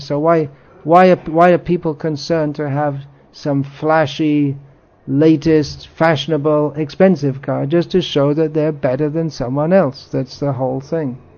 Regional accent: United Kingdom; I'm proud of being British

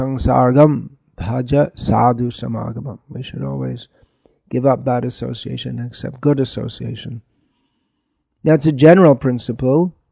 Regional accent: Northern Ireland, United Kingdom; I am an Irish body, and especially in Northern Ireland, it's not just an Irish body, but it's either a loyalist body or a Republican body.

